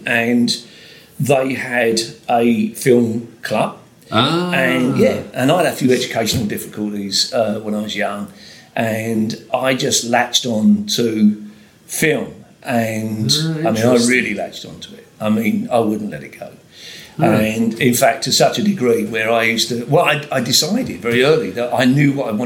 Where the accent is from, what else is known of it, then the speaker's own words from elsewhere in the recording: London, United Kingdom; born there; I was born in South East London, big council estate.